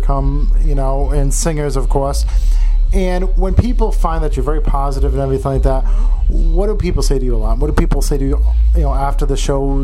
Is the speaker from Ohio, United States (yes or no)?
no; Providence, Rhode Island, United States; So you just was in my neck of the woods just recently, up in New England. Of course, I come from Providence.